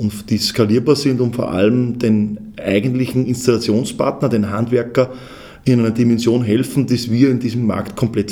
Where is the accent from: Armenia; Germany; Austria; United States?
Austria; Freistadt, Upper Austria; born there; in Freistadt geboren und in Freistadt die Neom gegründet. Bin 44 Jahre alt